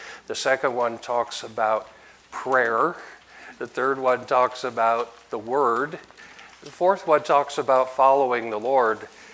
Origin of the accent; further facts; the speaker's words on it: Seattle, Washington, United States; I'm from Seattle, Washington, and haven't been here in a little while